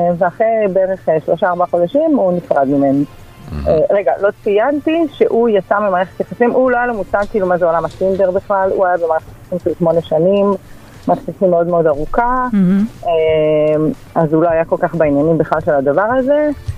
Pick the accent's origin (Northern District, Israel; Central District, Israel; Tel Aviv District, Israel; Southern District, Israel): Central District, Israel; Kfar Saba; אנחנו מכפר סבא ועוד השרון